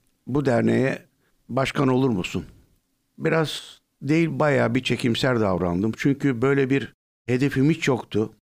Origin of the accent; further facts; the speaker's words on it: Edirne, Turkey; Edirne'de doğdum. İlkokul, ortaokul ve üniversiteyi Edirne'de okudum.